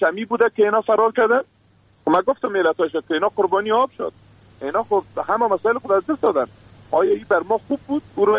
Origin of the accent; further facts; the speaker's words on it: Afghanistan; ما شما افغان هستیم